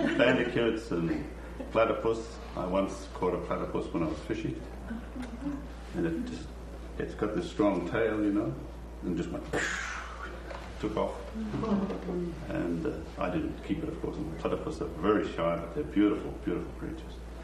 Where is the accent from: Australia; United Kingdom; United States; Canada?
Australia; I'm from Australia